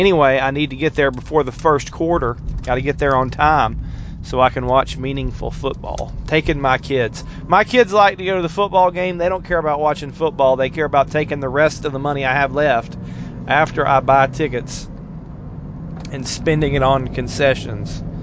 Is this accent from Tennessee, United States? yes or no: yes; Tennessee, United States; But that's my favorite game of the year because I'm from Tennessee.